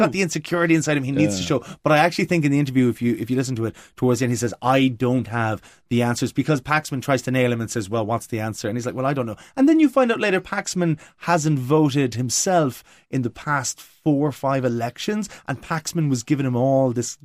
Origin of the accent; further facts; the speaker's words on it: Cobh, Munster, Ireland; And I grew up in Cove, which was a Labour town.